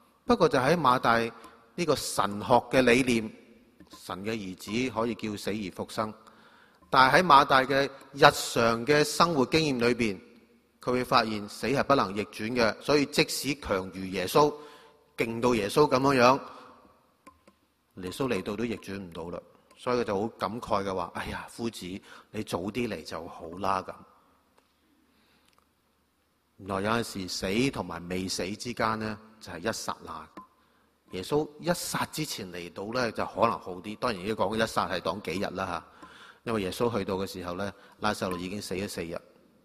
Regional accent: Hong Kong; 我哋香港人講去鞠個躬，係咪？

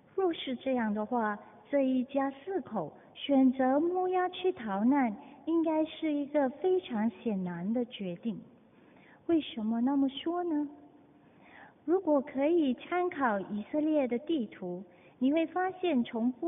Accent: Singapore; now in Hong Kong; 其实我也不是香港人，我是来自新加坡，所以呢，我的广东话和普通话也讲得不太好。

